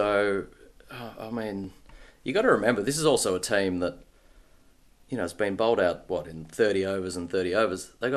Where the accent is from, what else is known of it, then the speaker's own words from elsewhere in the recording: Australia; It's great to watch as an Australian fan, because we thought that they would be nuanced in their approach